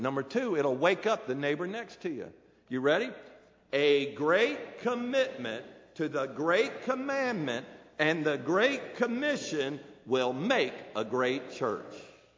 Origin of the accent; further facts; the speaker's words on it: Parris Island, South Carolina, United States; I was raised by a Marine. I was raised on Paris Island. I was raised to be tough.